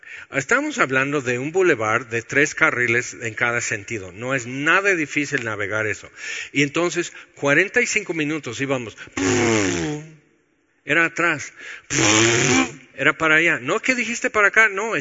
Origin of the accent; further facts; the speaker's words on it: California, United States; yo crecí aquí en California, esto no es complicado.